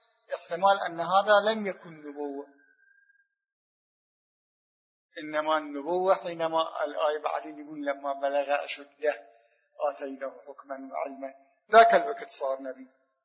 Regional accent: Iraq; نحن أولاد العراق

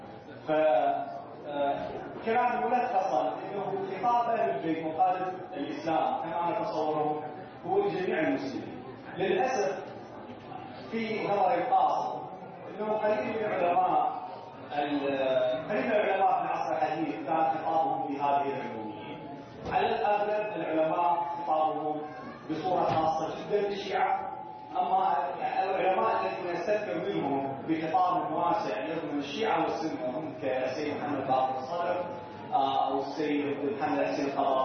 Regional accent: Iraq; أنا من العراق

